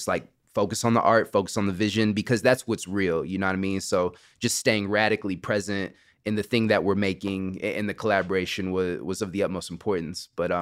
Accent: Kansas City, Missouri, United States; And I was driving down 71 Highway in my hometown of Kansas City

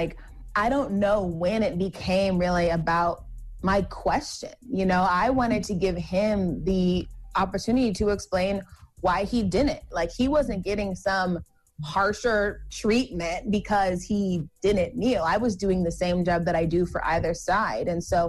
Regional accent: Georgia, United States; I'm from Georgia. Anybody that's from Atlanta or Metro Atlanta has been to Magic City.

